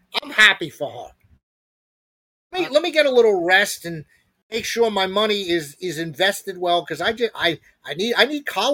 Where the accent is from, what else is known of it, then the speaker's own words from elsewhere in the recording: New York, United States; Well, you know I'm going out through my hometown in New York and Philadelphia